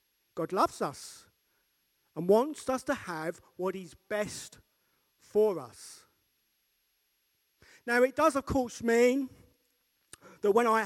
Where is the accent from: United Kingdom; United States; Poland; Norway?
United Kingdom; And you might say, please, because we're British.